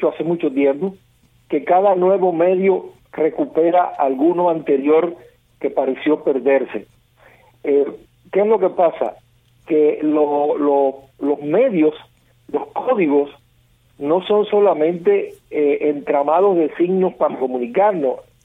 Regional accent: Cuba; moved away; Yo soy un hombre bicultural como tantos cubanos en los últimos 50 y tantos años que hemos tenido que salir de nuestro país

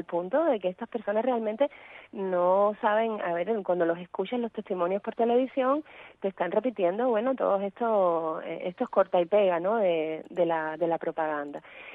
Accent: Cuba; Y yo soy cubana y tengo la dignidad de ser cubana

